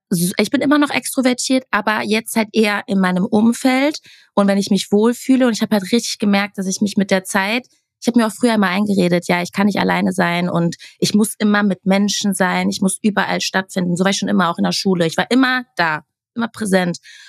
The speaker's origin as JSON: {"language": "German", "town": "Castrop-Rauxel", "region": "North Rhine-Westphalia", "country": "Germany", "also_born_or_lived": "Wattenscheid", "lives_now": "Berlin, Germany", "said": "Ja, genau, Castrop. Also ich bin so richtig Rheinland und richtig Ruhrpott. Und bin dann irgendwann nach Wattenscheid gezogen und vor 3 Jahren erst nach Berlin. Also ja, mein Herz schlägt für NRW."}